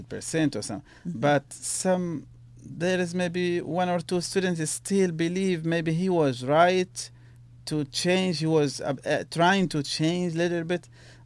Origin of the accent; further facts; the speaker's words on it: Libya; now in United States; When I was trying to come to the U.S. and I had to travel 1,000 kilometers from my village, my hometown, to Tripoli, to FedEx office, to receive my I-20.